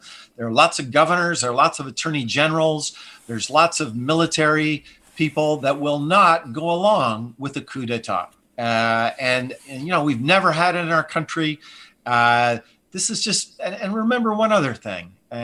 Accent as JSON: {"language": "English", "region": "Montana", "country": "United States", "said": "I'm from Montana, Michael. I have friends and families and relatives that have voted for Donald Trump."}